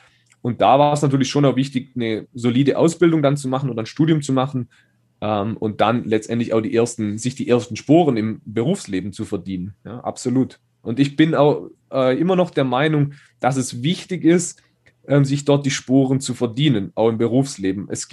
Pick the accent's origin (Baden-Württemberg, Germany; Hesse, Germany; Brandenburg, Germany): Baden-Württemberg, Germany; Schonach; in Schonach, da wo ich herkomme, kleiner Ort mit 4000 Einwohnern.